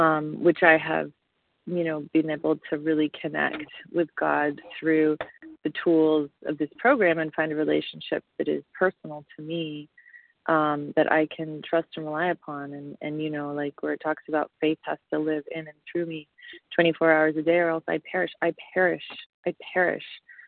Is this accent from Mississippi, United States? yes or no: no; Franklin, Tennessee, United States; grateful recovering food addict and compulsive overeater, and I am from Franklin, Tennessee.